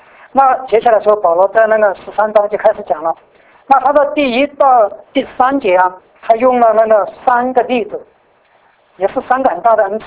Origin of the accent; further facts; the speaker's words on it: Sichuan, China; accent: Sichuan; now in United States; 我普通话还带到四川口音。那我见过说方言的姐妹，所以我在美国我们教会里面有几个弟兄姐妹